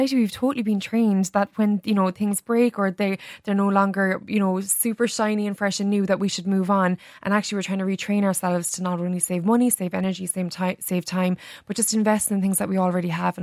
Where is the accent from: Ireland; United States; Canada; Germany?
Ireland; because as Irish people we love our beauty.